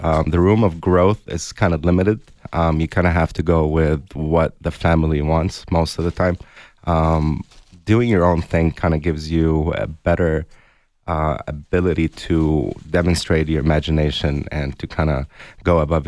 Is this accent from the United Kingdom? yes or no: no; Lebanon; See, I did not grow up here. I grew up in Lebanon, and for us, food was always available 24/7.